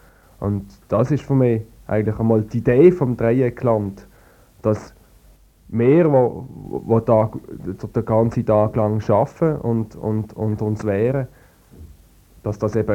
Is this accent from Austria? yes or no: no; Switzerland; Also, man kommt auf die Welt und ist Schweizer